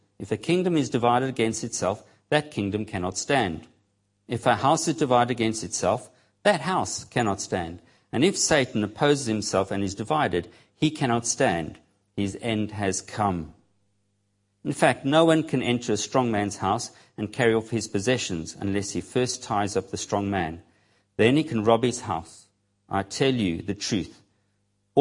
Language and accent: English; South Africa; Obviously, me being a South African, I've got first-hand experience of this